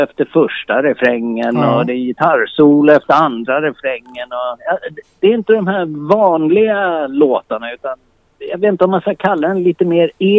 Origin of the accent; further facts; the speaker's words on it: Upplands Väsby, Stockholm County, Sweden; Vi är ju uppväxta med lite allt möjligt här ute. Vi är ju från Upplands Väsby